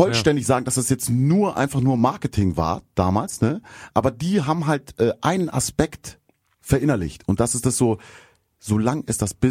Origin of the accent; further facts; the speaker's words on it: Munich, Bavaria, Germany; Sogar in meiner Heimatstadt in München war das.